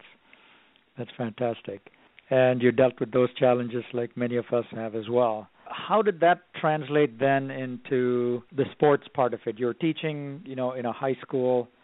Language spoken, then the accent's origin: English; Chennai, Tamil Nadu, India; Great. My hometown, so that's good to know.